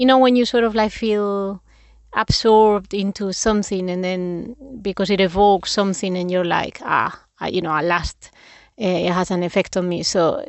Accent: León, Castile and León, Spain; So La Casa de León is where people from León, like I'm from León, of course, they meet there to socialize and do events.

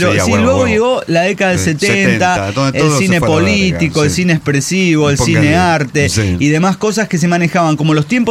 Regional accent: Tehuacán, Puebla, Mexico; soy de Tehuacán.

